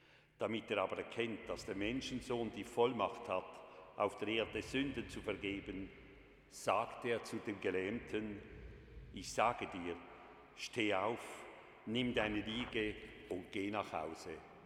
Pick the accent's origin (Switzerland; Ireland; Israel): Switzerland; Basel, Basel-Stadt; Nun bin ich als Diakon, das hat sich längst gezeigt, der Fasnacht als Basler im Allgemeinen nicht so ganz abgeneigt.